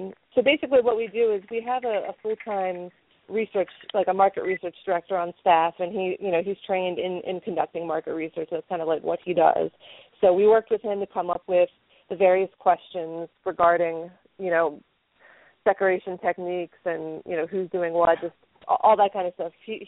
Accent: Philadelphia, Pennsylvania, United States; You know what? I'm from the Philadelphia area, but I don't go in for the cheese whiz.

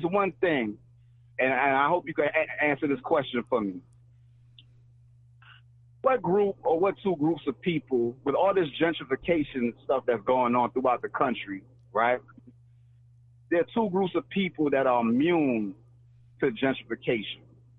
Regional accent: New York, United States; I'm originally from New York

